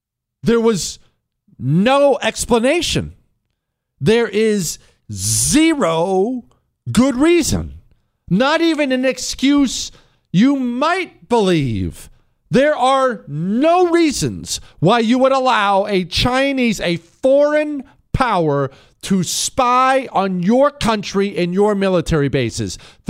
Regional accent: Montana, United States; I grew up in Montana

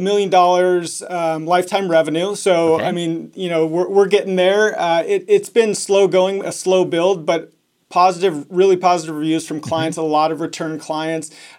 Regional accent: Phoenix, Arizona, United States; from Phoenix, Arizona.

